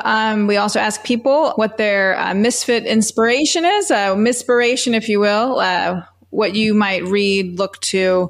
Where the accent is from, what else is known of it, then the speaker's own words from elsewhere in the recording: Brooklyn, New York, United States; now in Boca Raton, United States; So listen, I'm in Boca Raton. I'm from Brooklyn originally.